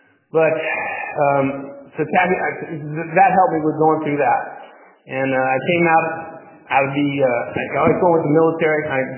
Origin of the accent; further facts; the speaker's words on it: San Diego, California, United States; Single mom. I was raised in San Diego.